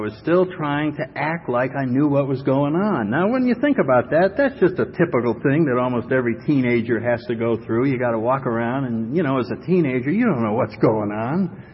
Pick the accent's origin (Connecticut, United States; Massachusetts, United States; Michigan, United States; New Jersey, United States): Connecticut, United States; I come from New England, up in the Connecticut area.